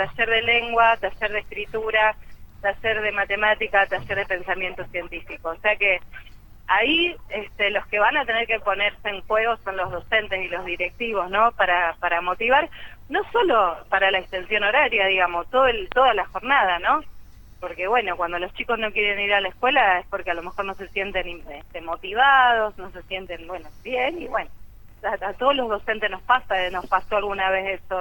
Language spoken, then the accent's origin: Spanish; Cañada de Gómez, Santa Fe, Argentina; Nosotros que somos de Cañada de Gómez